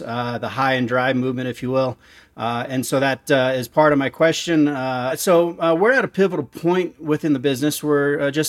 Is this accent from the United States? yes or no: yes; Vail, Colorado, United States; I am from Vail, Colorado.